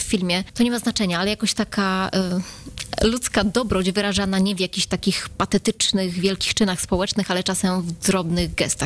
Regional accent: Radom, Masovian Voivodeship, Poland; moved away as an adult; Ja pochodzę z Radomia i tam spędziłam pierwsze 18 lat mojego życia, nawet chyba 19.

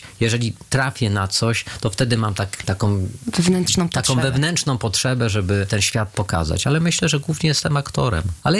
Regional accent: Kraków, Lesser Poland, Poland; Pewnie o Krakowie, bo jednak większość czasu spędziłem w Krakowie. Urodziłem się w małej miejscowości na ziemi wielkopolskiej

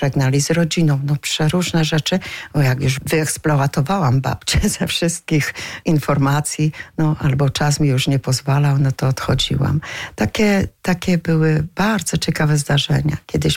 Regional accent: Bęczków, Świętokrzyskie Voivodeship, Poland; also born or lived in Oblęgorek / Pomerania; Przyjechałam do Bęczkowa, jak miałam 6 lat. Urodziłam się w Oblęgorku, ale później moi rodzice wyjechali na Pomorze i tam pracowali. Wrócili tutaj, jak ja miałam 6 lat, do pierwszej klasy właśnie.

